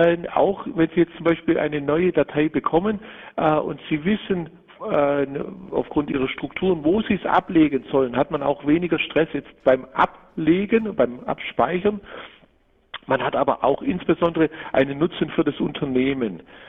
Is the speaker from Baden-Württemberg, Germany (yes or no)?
yes; Baden-Württemberg, Germany; Ja, also richtig, man hört es an meiner Stimme. Ich bin Schwabe